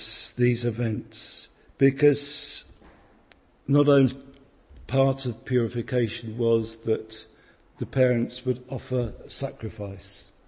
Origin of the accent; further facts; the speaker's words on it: United Kingdom; Perhaps that's us being British.